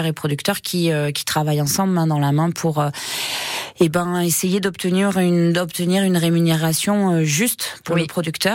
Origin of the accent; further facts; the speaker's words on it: Auvergne-Rhône-Alpes, France; chez nous en Auvergne, on avait beaucoup de plantes médicinales qui poussaient en sauvage